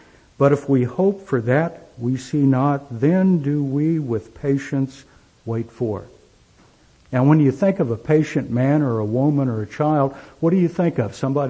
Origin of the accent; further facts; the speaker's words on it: Independence, Missouri, United States; born there; Or I was born in Independence.